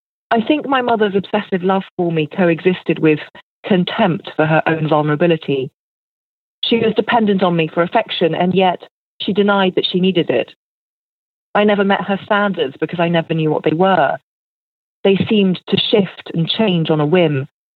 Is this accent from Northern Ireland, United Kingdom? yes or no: yes; Northern Ireland, United Kingdom; accent: English; also born or lived in England; age 4, we moved from England to Ireland, to Northern Ireland, actually. And at the time, it was 1982